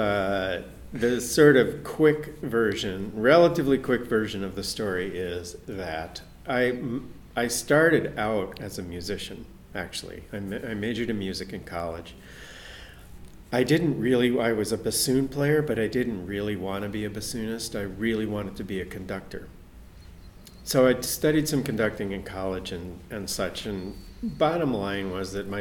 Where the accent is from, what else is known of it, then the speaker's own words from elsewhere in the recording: New York City, New York, United States; working in theater in New York City, which is where I'm from. I'm from the East Coast.